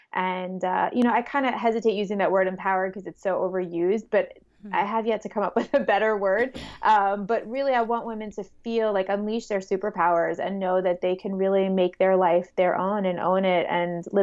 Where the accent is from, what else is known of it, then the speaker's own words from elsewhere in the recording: New York, United States; accent: New York; And I am, in case you haven't heard in my accent already, located in New York. Born and raised, and I've been shooting boudoir for about 10 years.